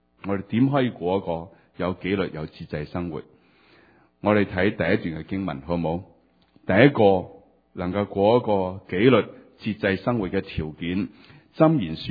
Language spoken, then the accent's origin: Chinese; China; 希伯来人看这个心，其实跟我们中国人看心很似的